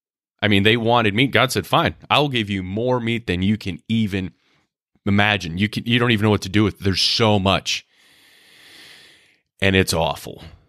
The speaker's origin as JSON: {"language": "English", "country": "United States", "said": "which I'm American, so I don't know what a meter is."}